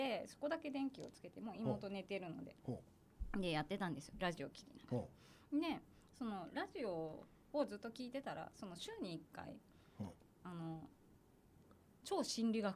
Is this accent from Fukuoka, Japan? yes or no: yes; Fukuoka, Japan; それで私地元福岡なんですけど。